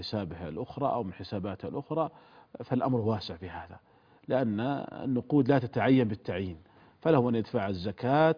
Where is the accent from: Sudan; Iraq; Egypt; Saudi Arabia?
Saudi Arabia; كما هو موجود عليه العمل عندنا في المملكة العربية السعودية